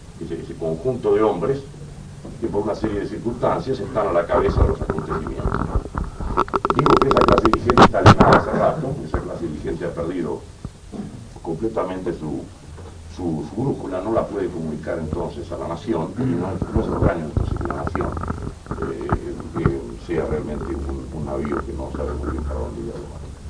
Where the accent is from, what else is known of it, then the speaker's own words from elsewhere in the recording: Argentina; solamente los argentinos podemos liquidar algo nacional con tanto cariño